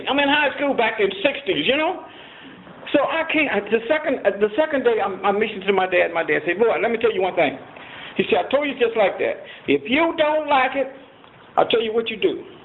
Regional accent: the South, United States; I was raised in the South, and that was plenty racism.

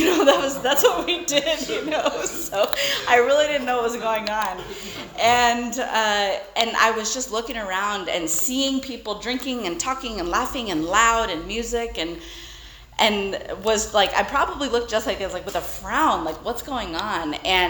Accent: California, United States; And I was from California.

